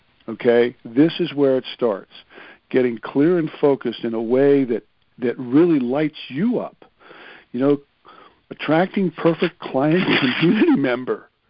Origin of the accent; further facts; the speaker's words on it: Philadelphia, Pennsylvania, United States; I grew up in Philadelphia.